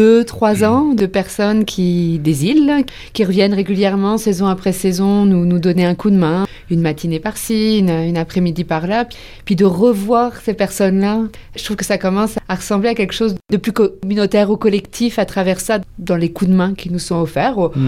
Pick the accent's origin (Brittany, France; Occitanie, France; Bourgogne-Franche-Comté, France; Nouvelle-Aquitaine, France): Nouvelle-Aquitaine, France; Moi, je viens de l'ouest de la France, du Poitou des Deux-Sèvres, en fait, pour être plus précise. Ça fait que c'est pas très, très loin de l'océan Atlantique, c'est au centre de la France.